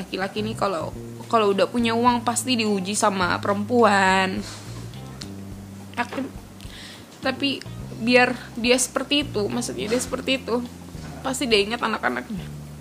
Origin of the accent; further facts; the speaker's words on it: Palu, Central Sulawesi, Indonesia; Kemarin kan waktu kecil kan di sini, di Palu terus.